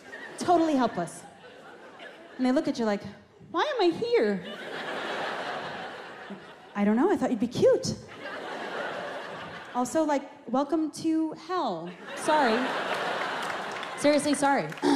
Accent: New York, United States; now in Florida, United States; So during COVID, my parents sold the house I grew up in on Long Island and moved down to Florida full time.

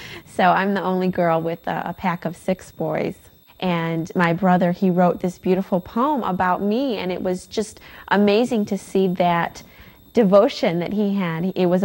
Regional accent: Livonia, Michigan, United States; I grew up in Livonia. I have lived in a house with my parents since I was 4 years old in Livonia.

